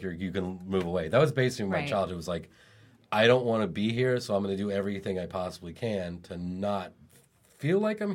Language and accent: English; Sterling Park, Virginia, United States; Yeah, I grew up in Sterling Park, Virginia.